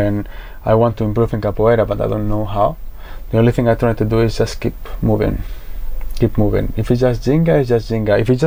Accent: Madrid, Community of Madrid, Spain; English is a second language; For example, I'm coming from Madrid. So Madrid's a big city.

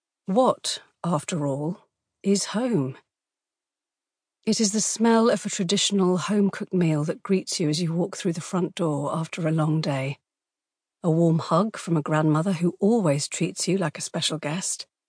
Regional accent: Damascus, Damascus Governorate, Syria; English is a second language; And every time I say I am from Syria, I feel like I'm standing at a funeral while Syria lies in an open casket and mourners tell me how sorry they are for my loss.

